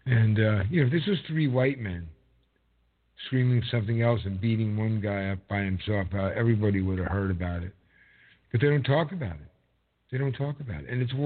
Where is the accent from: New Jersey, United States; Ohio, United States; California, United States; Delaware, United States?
New Jersey, United States; now in Florida, United States; I'm from New Jersey. I moved here just in December here to Florida